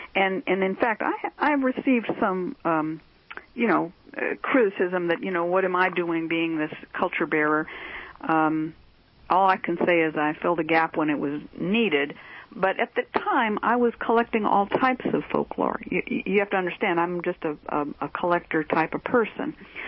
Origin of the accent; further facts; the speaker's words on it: California, United States; because I understood when I grew up in the East Bay, most of the black community there consisted of people who were my parents' generation